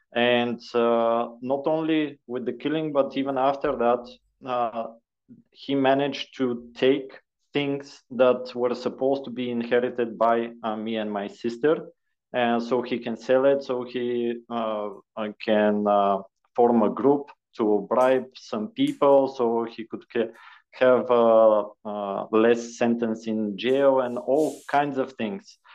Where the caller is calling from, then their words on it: Sofia, Sofia City, Bulgaria; I'm coming from Bulgaria, Sofia, Bulgaria, the capital. And joining live with Ireland right now.